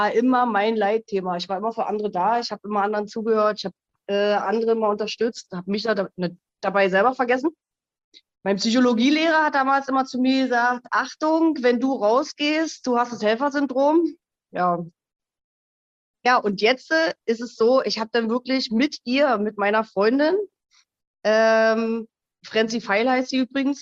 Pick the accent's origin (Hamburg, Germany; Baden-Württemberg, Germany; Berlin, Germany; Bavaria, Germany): Berlin, Germany; now in Switzerland; 42 Jahre alt. Ich wohne in der Schweiz, ursprünglich aus Berlin